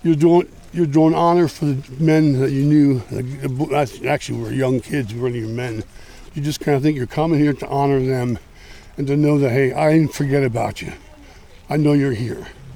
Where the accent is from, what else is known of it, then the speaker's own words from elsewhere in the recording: Lancaster, Pennsylvania, United States; I'm from Lancaster, Pennsylvania.